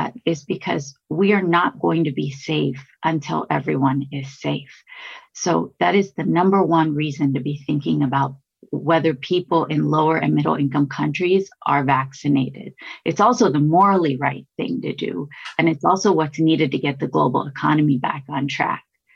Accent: United States; And as American, I am very concerned about that.

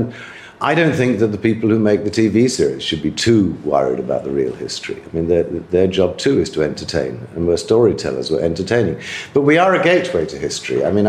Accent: England, United Kingdom; I'm English

